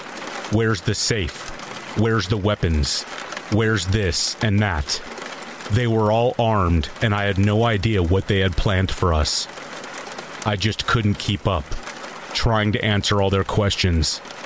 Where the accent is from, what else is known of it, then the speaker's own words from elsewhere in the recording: South Africa; Growing up in South Africa, we are taught from a very young age that it's important to make sure all doors are locked and windows are closed at night.